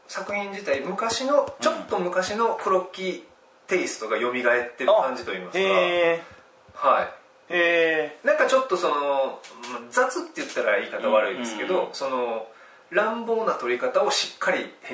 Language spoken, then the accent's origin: Japanese; Kyoto, Japan; やっぱり同じ京都人として。